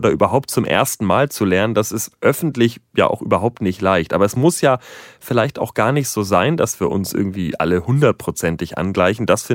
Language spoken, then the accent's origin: German; Hamburg, Germany; Ich meine, ich komme aus Hamburg und damit irgendwie aus dem Westen